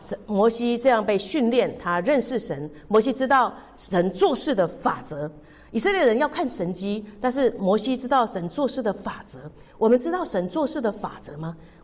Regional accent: Taiwan; 我们说闽南语，我们在台湾常常就说这叫做澳 K 哈

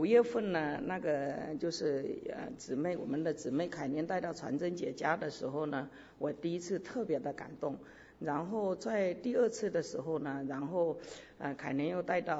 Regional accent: China; 我之前在中国，因为你知道那个我生在70年代，经历过文化大革命，但是我那时候不懂，然后经历过92邓小平南巡，因为我原来是一个幼儿园老师

